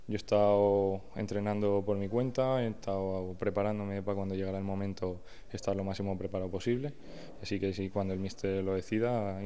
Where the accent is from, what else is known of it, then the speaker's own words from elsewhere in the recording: Murcia, Region of Murcia, Spain; Porque me fui con 16 años, aquí antes no daba la oportunidad, y vuelvo a casa. La verdad que yo he crecido aquí en Murcia y me siento como un murciano más.